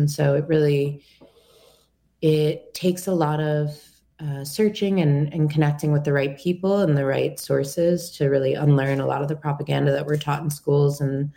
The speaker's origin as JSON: {"language": "English", "country": "United States", "tie": "born or raised there", "said": "especially growing up outside of New York City during the post 9/11 era"}